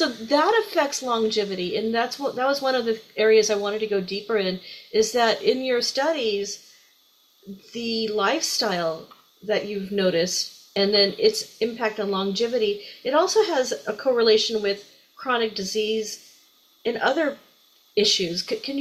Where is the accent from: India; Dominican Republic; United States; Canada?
India; I was raised partially in India